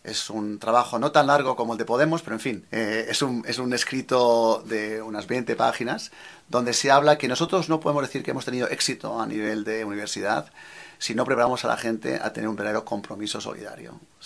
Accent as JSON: {"language": "Spanish", "country": "Spain", "said": "nosotros, como españoles"}